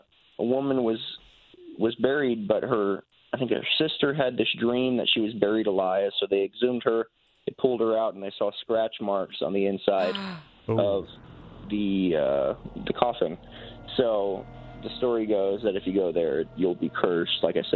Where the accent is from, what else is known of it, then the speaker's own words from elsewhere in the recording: Tennessee, United States; You know, I'm from Tennessee. I don't really have one too much.